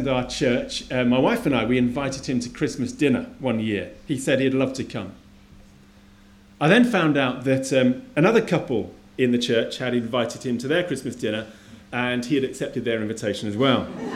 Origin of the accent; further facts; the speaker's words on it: United Kingdom; You know, I think that we as British Baptists, I think we are the outliers of the kingdom of God.